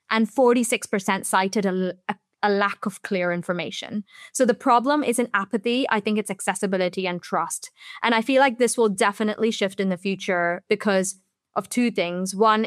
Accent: India; also born or lived in Singapore; now in Europe; I grew up in India and Singapore where, you know, you have this whole use and dispose mentality when it comes to fashion

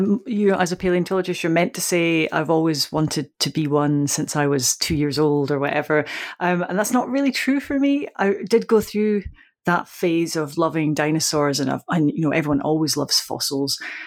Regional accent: Scotland, United Kingdom; I grew up in this really rural part of Scotland, very small village

